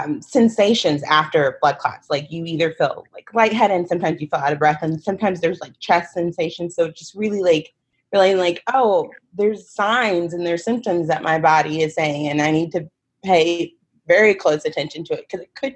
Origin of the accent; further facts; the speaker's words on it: Nashville, Tennessee, United States; now in California, United States; because I moved to California from Nashville about 2 years ago. So I had never been away from, like, my hometown other than college.